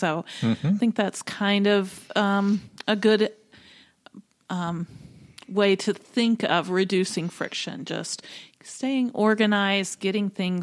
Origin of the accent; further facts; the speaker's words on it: Natchez, Mississippi, United States; It struck me that it said Natchez, Mississippi.